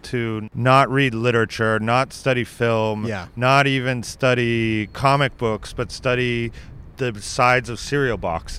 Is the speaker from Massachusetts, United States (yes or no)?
yes; Hopkinton, Massachusetts, United States; it was put out to commemorate the opening of the first ATM in my hometown of Hopkinton, Massachusetts in 1983.